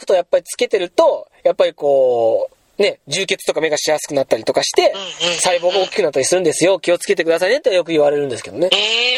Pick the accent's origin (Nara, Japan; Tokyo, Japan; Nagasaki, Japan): Nagasaki, Japan; まあ、長崎、僕ら長崎なんですけれども